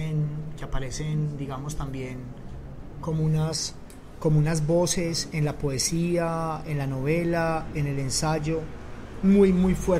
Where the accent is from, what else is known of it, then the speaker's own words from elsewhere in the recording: Medellín, Antioquia, Colombia; also born or lived in Quimbaya; Yo nací en Quimbaya, Quindío, y por situaciones familiares desde muy temprana edad, a los 2 años, nos radicamos en Medellín.